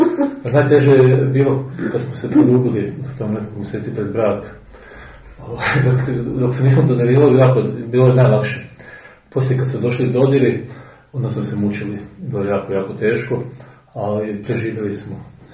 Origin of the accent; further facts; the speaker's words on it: Andrijevci, Brod-Posavina County, Croatia; ja sam bio iz Zadnjih Andrijevaca, to je pored Slavonskog Broda, na Žakova.